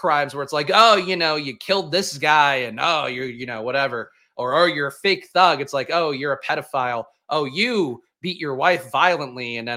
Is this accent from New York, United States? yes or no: yes; Bronx, New York, United States; because I grew up in the South Bronx